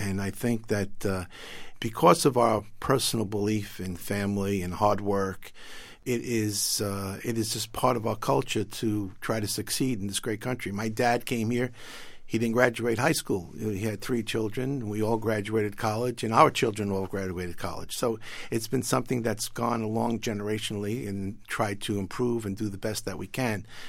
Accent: Brooklyn, New York, United States; I was born and raised in Brooklyn in a very Italian neighborhood

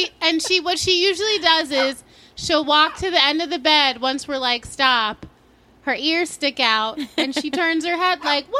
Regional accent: Maryland, United States; And I asked if I could do this one because I grew up in Maryland, 20 minutes outside of Baltimore.

